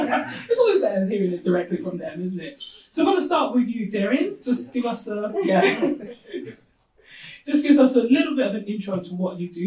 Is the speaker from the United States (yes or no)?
no; Nigeria; I'm Nigerian.